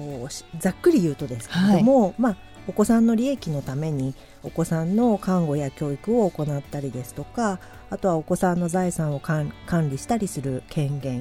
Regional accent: Yamanashi, Japan; also born or lived in Tokyo; 生まれは東京ですけれども、ええ、もう幼稚園から高校卒業するまでは山梨で育ちました

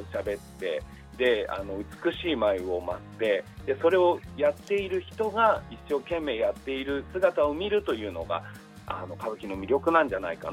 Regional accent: Kofu, Yamanashi, Japan; 地元の山梨の甲府市総合市民会館芸術ホールで

